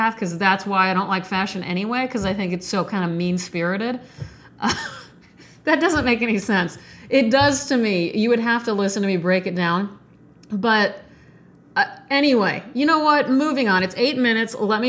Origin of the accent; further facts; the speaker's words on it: Nebraska, United States; I'm from Nebraska. Trust me, we know how to put together a fun, caring care package.